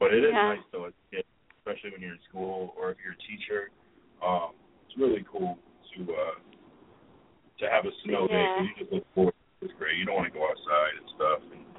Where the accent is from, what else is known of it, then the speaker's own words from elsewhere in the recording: Springfield, Massachusetts, United States; Like, I remember growing up in Springfield, Mass, and like my dad worked at Hartford, so I would kind of follow both.